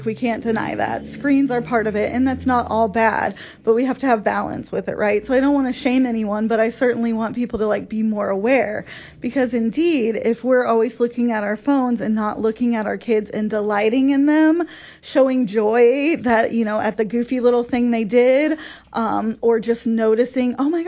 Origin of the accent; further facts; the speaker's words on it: Quincy, United States; I grew up here in Quincy, so I really love kind of helping invest in and take care of my community.